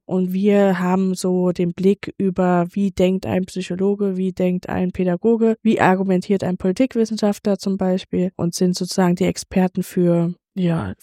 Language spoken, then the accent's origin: German; Saarland, Germany; also born or lived in Rhineland-Palatinate; ich bin ein Mädel aus der Pfalz. Aufgewachsen im Saarland und beruflich dann irgendwann so in die Pfalz gezogen und habe mich auch in die Pfalz verliebt.